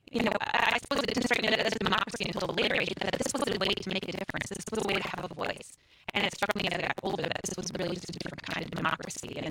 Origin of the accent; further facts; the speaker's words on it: Pecan, Wisconsin, United States; So, I grew up in Pecan. So, for those who are from Wisconsin, most people know that it's somewhere between Appleton and Green Bay.